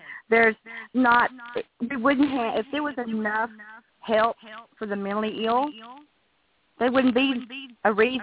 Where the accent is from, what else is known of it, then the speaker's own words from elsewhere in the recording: the South, United States; You know, and I'm from the South, and, you know, usually Alabama is, you know, 500 years behind moving ahead of everybody else.